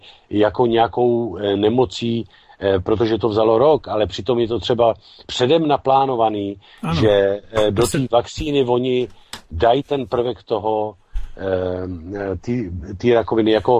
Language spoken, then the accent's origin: Czech; Bohemia, Czechia; now in United States; já jsem právník z Čech, ale my teď tady máme taky pár soudních řízení v Americe